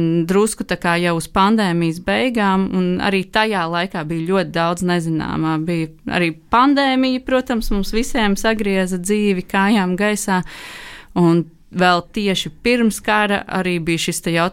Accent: Riga, Latvia; Es esmu rīdziniece.

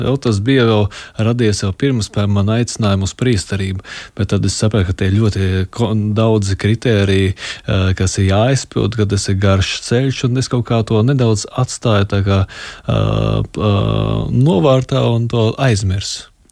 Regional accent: Jūrmala, Latvia; Es pats no Jūrmalas esmu

